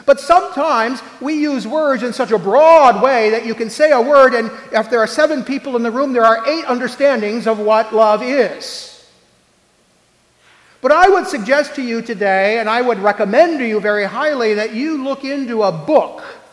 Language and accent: English; Buffalo, New York, United States; also born or lived in Rochester; now in Harrisburg, United States; I'm originally from Western New York. Grew up mostly between Buffalo and Rochester, and most of my adult life in Buffalo